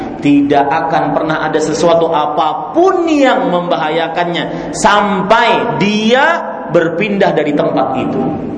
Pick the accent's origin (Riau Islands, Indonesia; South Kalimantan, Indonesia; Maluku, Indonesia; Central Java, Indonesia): South Kalimantan, Indonesia; Banjarmasin; pernah di kampung saya di Banjarmasin kejadian.